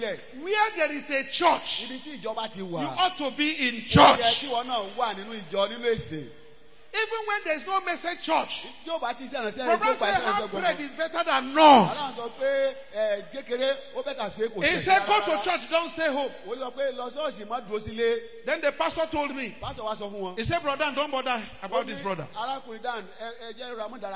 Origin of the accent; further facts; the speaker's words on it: Nigeria; I say, yes, I'm Nigerian, but I'm a child of God.